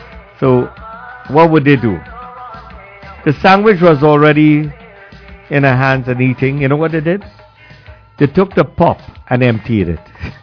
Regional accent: Trinidad & Tobago; So I'm a Trinidadian, don't get me wrong, I know, but there are times that there are things that Guyanese went through

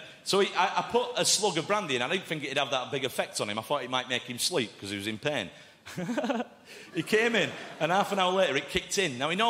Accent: Oldham, North West England, United Kingdom; I am from Oldham, like you said, just down the road there

